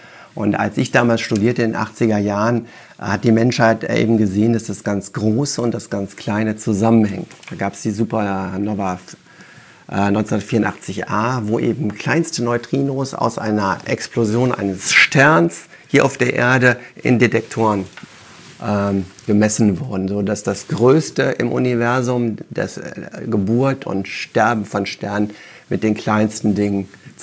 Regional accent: Wuppertal, North Rhine-Westphalia, Germany; ich bin ja in Wuppertal geboren und habe da Abi gemacht, habe dann Physik studiert in München und Paris

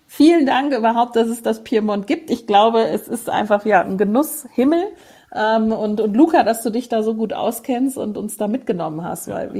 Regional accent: Frankfurt, Hesse, Germany; born there; Frankfurt, wo ich geboren bin

